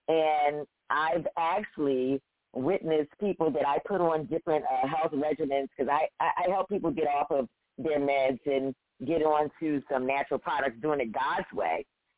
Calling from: Pennsylvania, United States; I'm calling from Pennsylvania, and this is actually right up my alley.

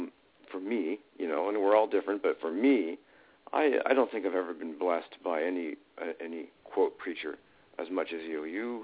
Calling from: Medford, Oregon, United States; I'm Medford

